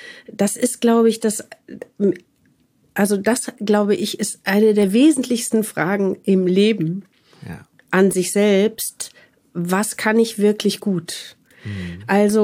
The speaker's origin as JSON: {"language": "German", "town": "Wuppertal", "region": "North Rhine-Westphalia", "country": "Germany", "tie": "born there", "said": "Also ich komme ja sozusagen vom Land sozusagen und bin geboren in Wuppertal."}